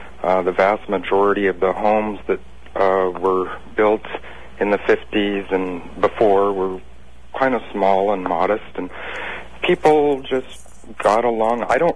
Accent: Pendleton, Oregon, United States; I was raised in Eastern Oregon, and I have European and Native American roots. Eastern Oregon. I grew up in Pendleton

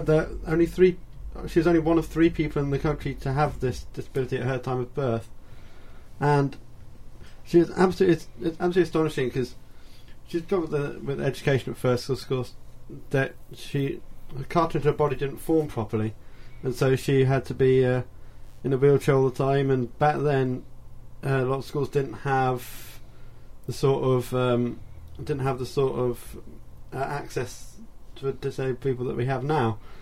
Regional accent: Athens, Attica, Greece; because she would have been defending the title in Athens, which is my hometown. That, in a sense, that's where I was born.

